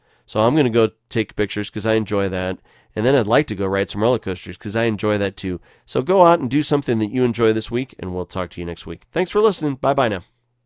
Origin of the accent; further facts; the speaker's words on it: Bloomington, Illinois, United States; I grew up near Bloomington Normal, Illinois, and there's an Effingham, Illinois, which is where he got the inspiration.